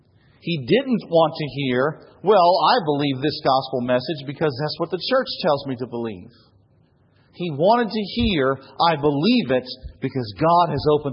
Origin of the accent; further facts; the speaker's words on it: Kansas City, Missouri, United States; I had the unsettling opportunity to talk with my former youth pastor, where I grew up in Kansas City